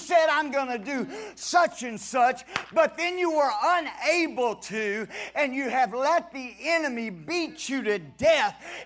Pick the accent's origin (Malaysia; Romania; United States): United States; Sweeney, Texas; So, I grew up in Sweeney, Texas. Salute. In Sweeney growing up, I had dogs.